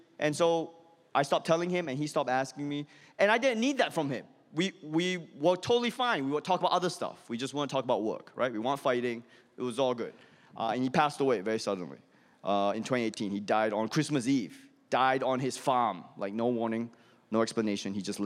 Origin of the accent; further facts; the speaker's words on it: Malaysia; we grew up in Malaysia, like, his family's like rubber tappers in Malaysia. Like, my aunts and uncles are still in Sitiel Wan in Malaysia right now